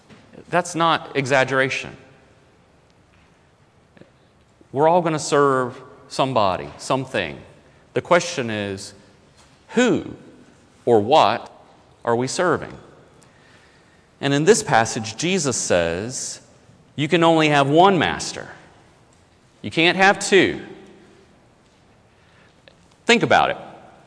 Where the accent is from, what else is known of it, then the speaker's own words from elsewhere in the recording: United States; and I'm not busting on Americans, I'm an American, I love America, but I think that's sort of the American way